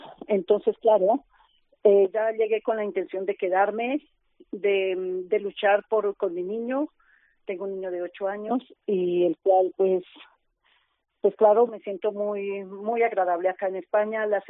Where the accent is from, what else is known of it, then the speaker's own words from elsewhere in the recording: Colombia; now in Valladolid, Spain; cuando yo llegué de Colombia, con mantas, con ropa, con ayudas